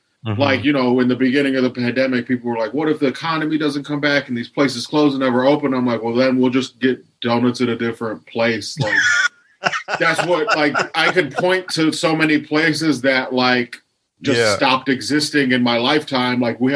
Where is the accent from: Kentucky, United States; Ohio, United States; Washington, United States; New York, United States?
Ohio, United States; Lorain; So I'm in Ohio, but I'm actually in my hometown of Lorain, which is about a half hour west of Cleveland.